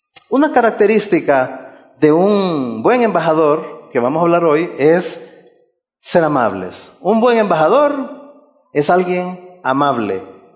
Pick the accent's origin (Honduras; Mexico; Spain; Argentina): Honduras; ya no solo soy hondureño